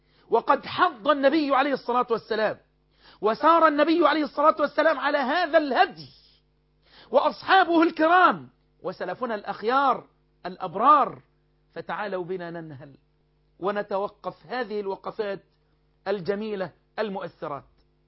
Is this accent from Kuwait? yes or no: no; Egypt; خبز الشعير اللي هو عندنا في مصر عيش وفول